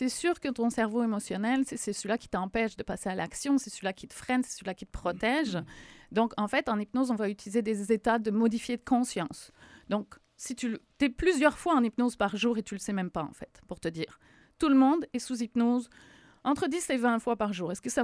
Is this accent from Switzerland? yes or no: no; France; moved away as an adult; now in Quebec, Canada; certains vont l'entendre à mon accent, je suis française, ça fait 16 ans que je suis au Québec.